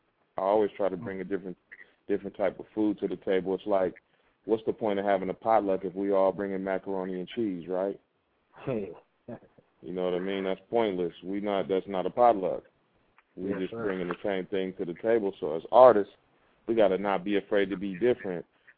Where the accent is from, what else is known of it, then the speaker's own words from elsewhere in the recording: Sacramento, California, United States; Yeah, I'm from Elder Creek, man. South Sac Vet. Bellini Way, to be exact.